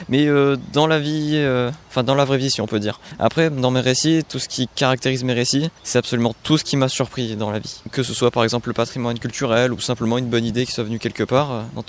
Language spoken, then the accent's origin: French; Sisteron, Provence-Alpes-Côte d'Azur, France; Oh bah je viens de Tisteron en fait, tout simplement. Je suis vraiment pas loin d'ici